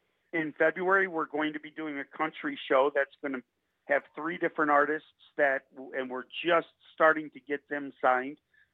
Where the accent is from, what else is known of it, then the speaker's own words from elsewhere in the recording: Chicago, Illinois, United States; I grew up in Chicago, moved up here